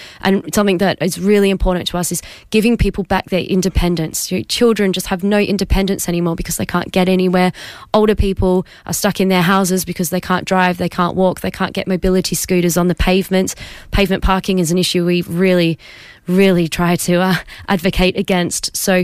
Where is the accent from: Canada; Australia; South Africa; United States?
Australia; now in Cambridge, United Kingdom; I'm originally from Australia and I had to learn because it is actually different